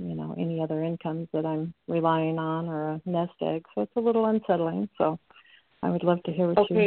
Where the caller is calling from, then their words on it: Florida, United States; I'm calling from Florida.